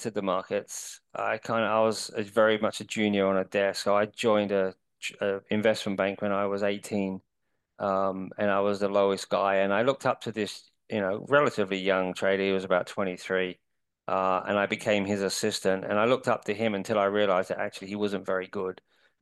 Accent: London, United Kingdom; This was in the city of London, by the way. I'm from London originally.

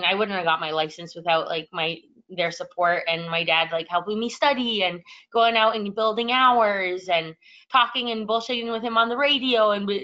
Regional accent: Alaska, United States; And I wouldn't be who I am without Unicle and without growing up in Alaska and my parents, who are just so unbelievably supportive.

